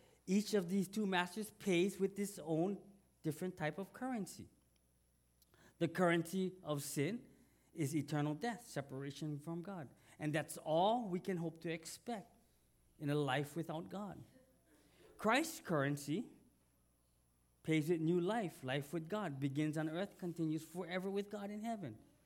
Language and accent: English; Hawaii, United States; I'm from Hawaii, and I shared aloha.